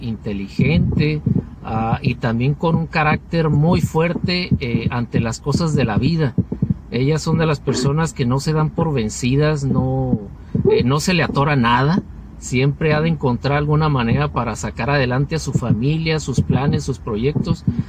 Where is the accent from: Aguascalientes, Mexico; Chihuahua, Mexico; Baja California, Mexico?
Baja California, Mexico; Tijuana; moved away as an adult; now in San Diego, United States; Yo soy de la ciudad de Tijuana, Baja California, México, orgullosamente mexicano, y pues residí allá toda mi niñez, mi juventud, parte de mi edad adulta, y pues tengo radicando acá en San Diego 12 años apenas, así es que pues allá en Tijuana pues me eduqué, trabajé